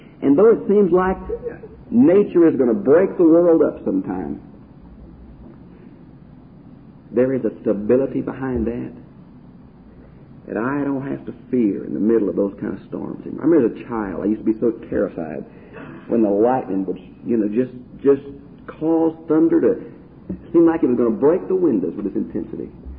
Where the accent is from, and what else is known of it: Houston, Texas, United States